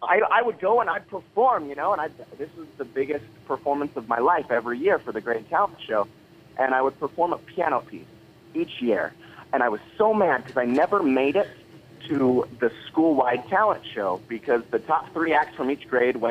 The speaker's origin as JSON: {"language": "English", "town": "North Ogden", "region": "Utah", "country": "United States", "tie": "born or raised there", "said": "I grew up in North Ogden, Utah, and I have ancestry back to the pioneers, so I've loved being a member, and I've loved growing up in Utah."}